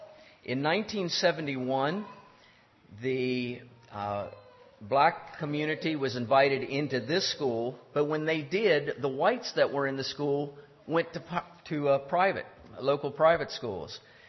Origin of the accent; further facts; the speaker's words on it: Barnwell, South Carolina, United States; also born or lived in Harrisonburg, Virginia; I was born in Harrisonburg, Virginia. Went to a small Mennonite school, and there were around 100 students there. But between first and second grade, our family moved to South Carolina.